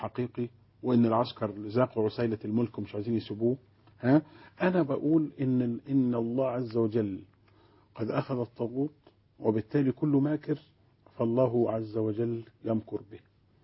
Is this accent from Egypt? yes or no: yes; Egypt; احنا مصريين